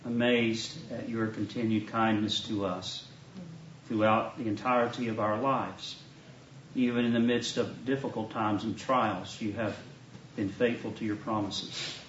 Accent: the South, United States; accent: southern; so you won't be too distracted by my southern accent saying naked.

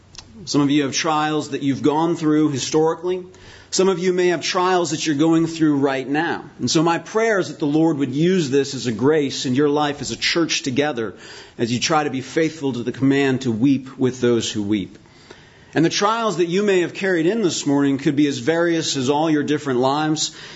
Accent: Poulsbo, Washington, United States; I have a good friend that was actually a man that was a missionary in the church that I grew up in Paulsbo, Washington

